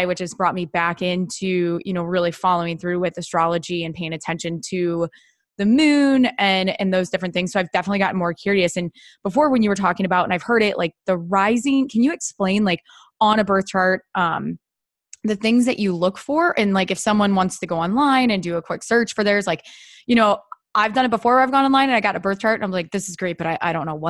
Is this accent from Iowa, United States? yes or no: yes; Iowa, United States; My family, we grew up in Iowa, as you know, because of my birth chart.